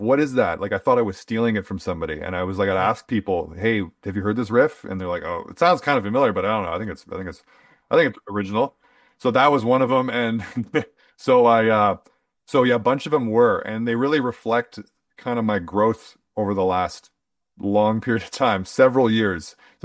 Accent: Winnipeg, Manitoba, Canada; We're all from Winnipeg, pretty much. A few people are kind of from around the area, but we're all from Winnipeg.

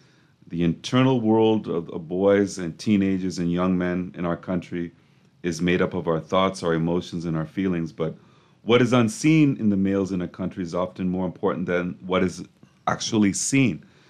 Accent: Bahamas; And they didn't even want to tell me what was wrong because they knew I was from the Bahamas.

